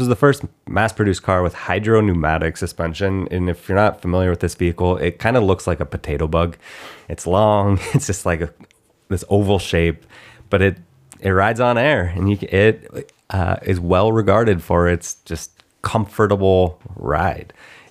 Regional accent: Marysville, Washington, United States; So I will shout out Marysville, Ohio, because I grew up in Marysville, Washington.

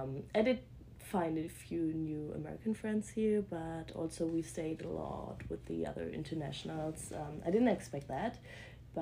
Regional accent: eastern Germany, Germany; English is a second language; now in United States; I'm from Germany. Yeah, for Germany, that's eastern part. And I'm 21 years old.

